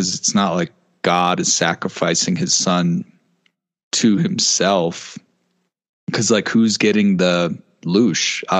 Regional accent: Chicago, Illinois, United States; my family is, I mean, we're like, I don't even want to say ethnic, but like we're all like from Chicago

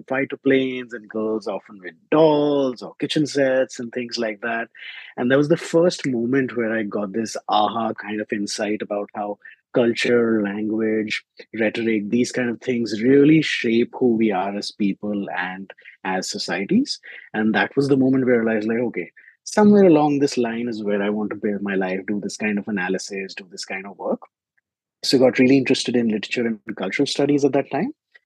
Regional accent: Delhi, India; moved away as an adult; now in Arizona, United States; I grew up in Delhi, India. I lived there my whole life before coming to Arizona for my PhD. And at the undergrad level and at the master's level, I studied English literature in Delhi University and at a university called the Jawaharlal Nehru University.

